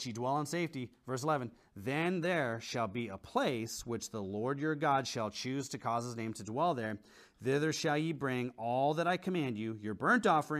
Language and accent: English; Washington, United States; You're growing up in Washington, you always hear this phrase, you know, swimming upstream. You hear it all over, not just in Washington, but the salmon industry is very popular up there. And I remember as a kid learning how, you know, salmon spawn.